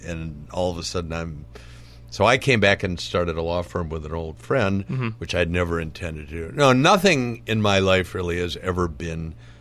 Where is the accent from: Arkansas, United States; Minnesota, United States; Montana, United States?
Minnesota, United States; Saint Paul; I grew up in St. Paul.